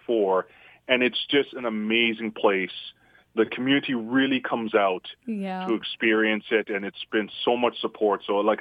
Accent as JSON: {"language": "English", "town": "Mississauga", "region": "Ontario", "country": "Canada", "said": "and like I said, I'm from Mississauga, and I can't stand going to Toronto."}